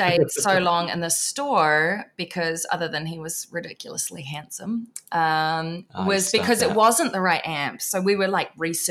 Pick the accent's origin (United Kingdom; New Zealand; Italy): New Zealand; moved away as an adult; now in Seattle, United States; I'm from New Zealand originally, came out to do my first North American tour and started up in Canada